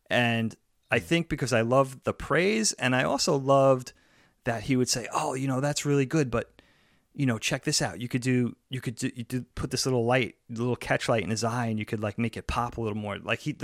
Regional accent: Long Island, New York, United States; our high school growing up on Long Island, high school was 9, 10, 11, 12.

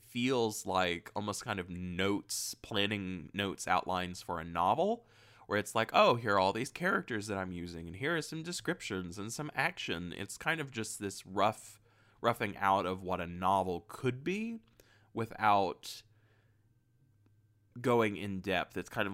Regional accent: Southeast, United States; which is what I'm used to, as I am from the South. Well, the Southeast.

